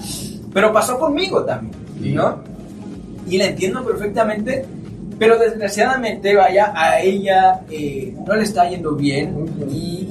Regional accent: Mexico; Como mexicano, es importante.

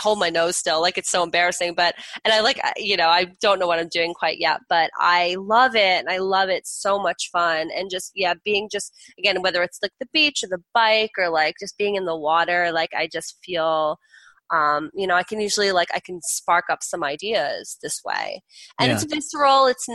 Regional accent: New Jersey, United States; I'm from Jersey.

